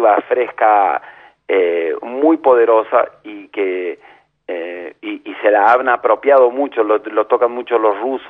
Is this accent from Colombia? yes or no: no; Argentina; nosotros que somos argentinos